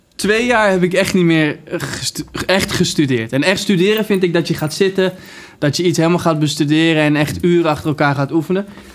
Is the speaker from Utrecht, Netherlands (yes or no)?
yes; Leusden, Utrecht, Netherlands; In Leusden gewoon, waar ik vandaan kom.